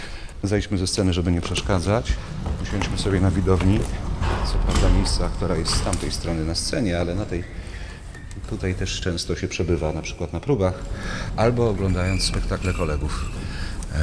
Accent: Brok, Masovian Voivodeship, Poland; born there; Urodziłem się w Broku nad Bugiem. To jest takie małe, ponad 2000 miasteczko. Było miasteczkiem, jakby to powiedzieć, turystycznym.

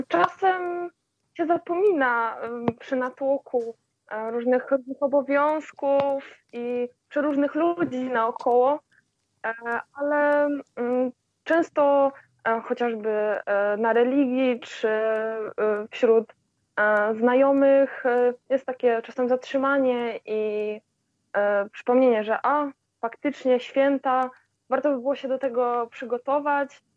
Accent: Zielona Góra, Lubusz Voivodeship, Poland; Mam 18 lat, jestem z Zielonej Góry, chodzę również do ELO 5.

